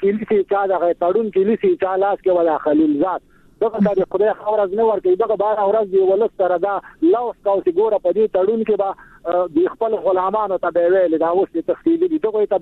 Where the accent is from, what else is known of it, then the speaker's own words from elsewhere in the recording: Afghanistan; زه یو افغان یم